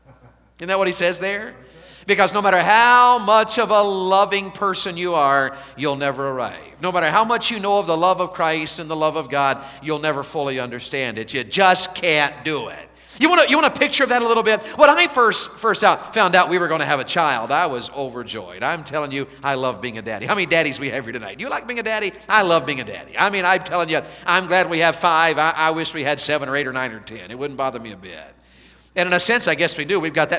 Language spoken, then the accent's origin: English; Tennessee, United States; I was raised in Tennessee, you know. I don't listen to country music, but country music was very big where I grew up.